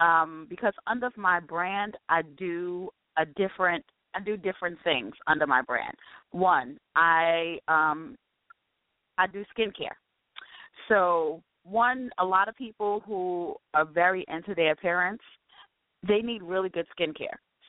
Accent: Queens, New York, United States; Okay, I am from Queens, mom of biologically one, but five bonus kids who I love just like my own.

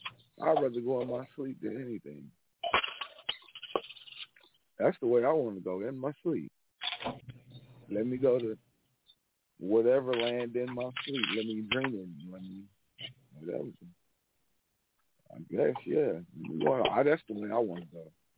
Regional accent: Kansas City, Missouri, United States; Shout out to my hometown, Kansas City, Missouri.

